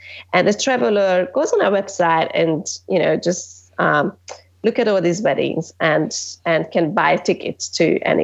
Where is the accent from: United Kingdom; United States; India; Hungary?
Hungary; Budapest; English is a second language; now in Australia; I've spent the past 11 years living in Australia, but I'm originally from Hungary, Budapest